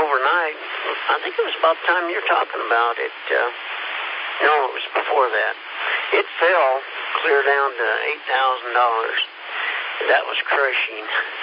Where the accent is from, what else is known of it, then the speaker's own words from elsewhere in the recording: Kansas, United States; I was from Kansas, and that plant employed 16,000 people